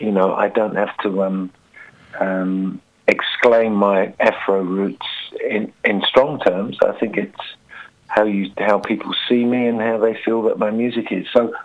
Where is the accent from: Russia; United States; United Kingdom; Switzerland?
Switzerland; moved away as an adult; now in New Zealand; we came from Switzerland